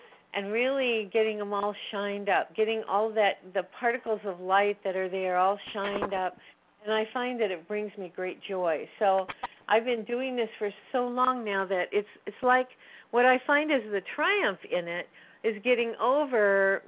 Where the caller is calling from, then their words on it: Chicago, Illinois, United States; Yeah, I'm calling from the Chicago area.